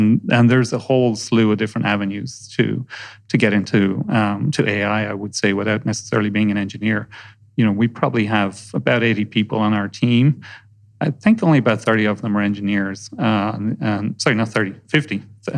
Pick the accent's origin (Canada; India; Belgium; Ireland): Ireland; when I was growing up in Ireland in the sort of 80s, particularly in the town I grew up in, which was sort of an old shipping town that wasn't doing that well, high unemployment